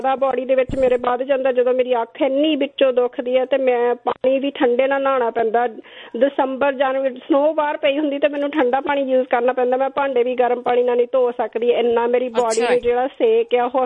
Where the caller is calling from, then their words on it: Vancouver, British Columbia, Canada; ਆਪਾਂ ਦੇਖ ਲੋ ਇੱਥੇ ਵੀ ਕੈਨੇਡਾ ਚ ਬੈਠ ਕੇ ਵੀ ਵੈਨਕੂਵਰ ਤੁਹਾਡਾ ਪ੍ਰੋਗਰਾਮ ਸੁਣਦੇ ਆ।